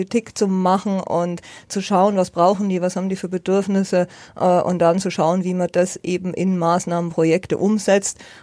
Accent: Nuremberg, Bavaria, Germany; Ich bin gebürtige Nürnbergerin und habe 44 Jahre in Nürnberg gelebt.

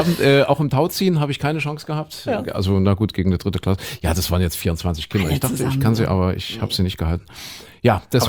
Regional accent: Saxony-Anhalt, Germany; da wo ich aufgewachsen bin, Sachsen-Anhalt, habe ich in der Jugendmannschaft gespielt bei Dynamo Köthen-Porst

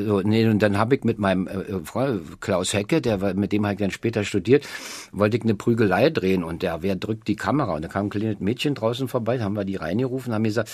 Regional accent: Berlin, Germany; Das war ja in der Zeit, wo ich aufgewachsen bin, da gab es ja, das war ja noch nicht richtig so getrennt alles Berlin.

